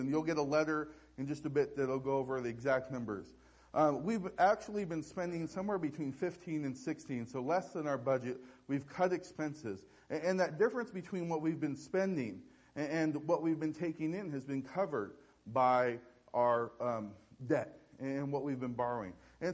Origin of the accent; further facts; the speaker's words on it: California, United States; For those of you who lived in this area, and I grew up in Orange County, so I don't know, but I've heard the stories.